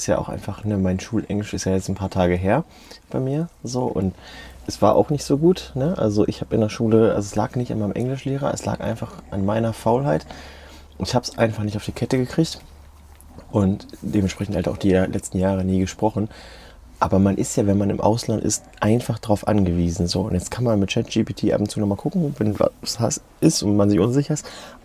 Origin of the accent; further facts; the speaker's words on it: Hanover, Lower Saxony, Germany; born there; ich bin geboren in Hannover.